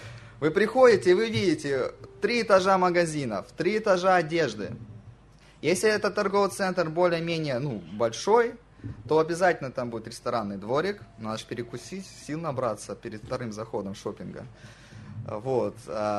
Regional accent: Krasnodar, Krasnodar Krai, Russia; Вы знаете, я из Краснодара, в регионе там тоже очень много торговых центров построили.

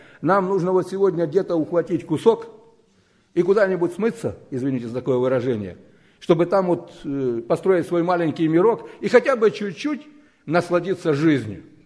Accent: Ukraine; я сам с Украины, иногда езжу туда в гости.

